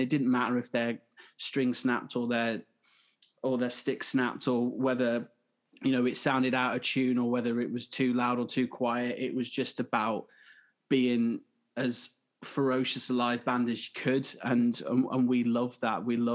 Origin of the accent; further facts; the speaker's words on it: West Midlands, United Kingdom; We're both from Shropshire in the West Midlands.